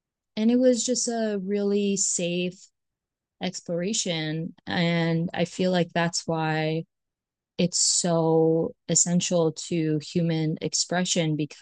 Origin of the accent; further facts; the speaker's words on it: Chelsea, New York, United States; I feel like I grew up so blessed to be surrounded by different people, especially growing up in Chelsea, which is a super queer neighborhood.